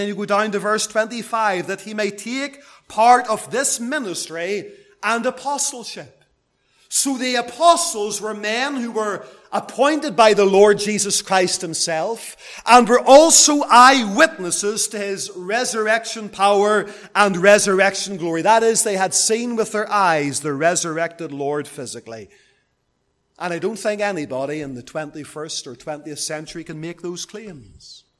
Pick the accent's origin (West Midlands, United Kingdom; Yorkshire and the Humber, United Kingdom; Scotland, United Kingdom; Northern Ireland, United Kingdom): Northern Ireland, United Kingdom; Lisburn; I remember growing up in Lisburn, and there were certain churches around the town